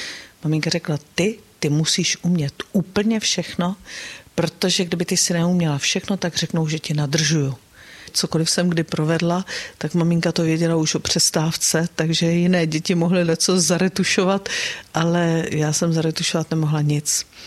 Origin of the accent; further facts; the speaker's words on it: Tábor, South Bohemian Region, Czechia; born there; Narodila jsem se v Táboře.